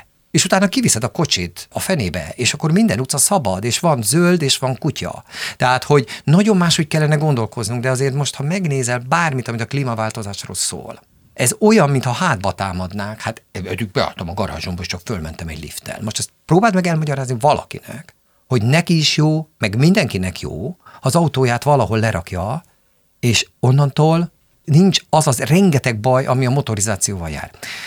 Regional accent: Budapest, Hungary; born there; mint városi … aki itt születtem, itt élek

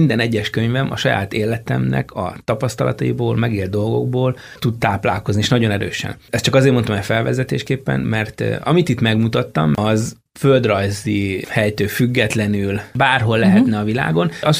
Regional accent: Hungary; amit igazán ismerek, ahol a gyökereim vannak. Magyarországon, abban a kultúrában, hogy felnőttem

